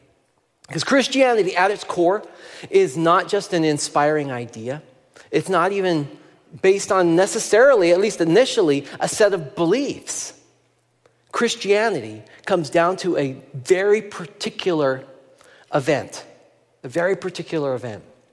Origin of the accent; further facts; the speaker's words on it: Nelson, British Columbia, Canada; I grew up in Nelson, British Columbia, and up above our place, there was a ball field close to my elementary school.